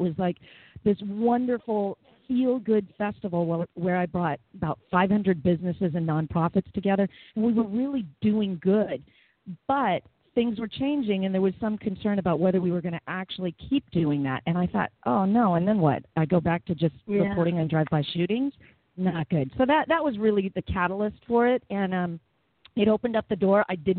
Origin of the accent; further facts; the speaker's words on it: San Diego, California, United States; he was living in San Diego, which is my hometown, and it's where I launched my career at the ripe old age of 19 in radio.